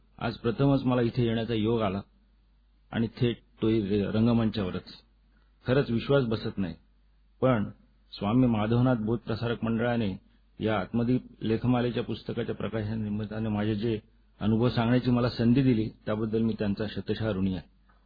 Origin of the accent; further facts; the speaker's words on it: Mumbai, Maharashtra, India; now in Thane, India; माझ्या आयुष्याची पहिली 30 वर्ष दादरमध्ये आणि उर्वरित 30 वर्ष म्हणजे आजवर ठाण्यात गेलेत. मी पक्का मुंबईकर आहे.